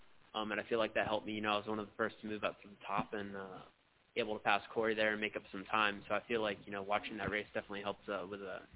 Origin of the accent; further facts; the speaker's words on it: Miami, Florida, United States; Yeah, you know, I'm growing up in Miami, you know, I raced carts with more of the international scene